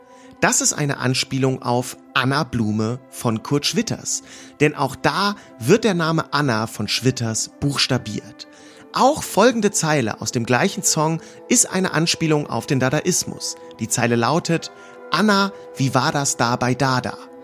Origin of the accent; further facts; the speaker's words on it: Hanover, Lower Saxony, Germany; meine Heimatstadt Hannover